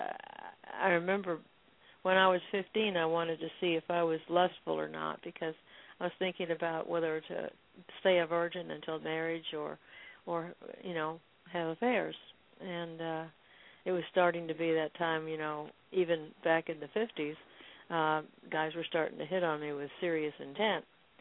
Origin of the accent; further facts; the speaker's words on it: United States; I'm very disillusioned, for instance, about being an American, and yet there is no more patriotic or loving American than I am